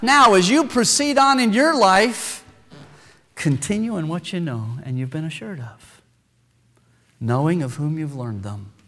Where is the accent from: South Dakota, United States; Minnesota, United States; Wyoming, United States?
Wyoming, United States; I grew up in Wyoming. When I was a little boy, all I knew was hunting season.